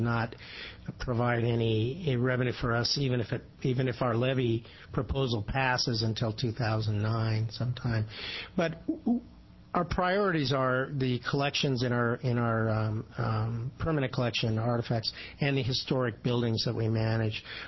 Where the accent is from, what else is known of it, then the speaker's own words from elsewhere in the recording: Medford, Oregon, United States; Thank you again for holding your hearing in Medford. It's my hometown, by the way.